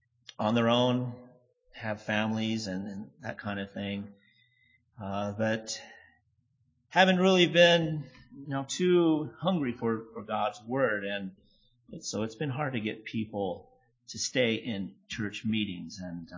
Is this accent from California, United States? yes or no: yes; Los Angeles, California, United States; I'm from the Los Angeles, California area